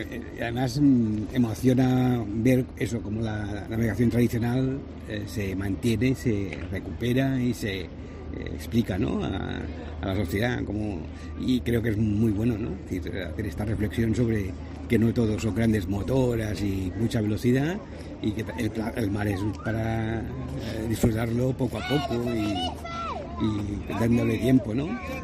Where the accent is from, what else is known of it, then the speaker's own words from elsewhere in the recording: Girona, Catalonia, Spain; Venimos de Gerona.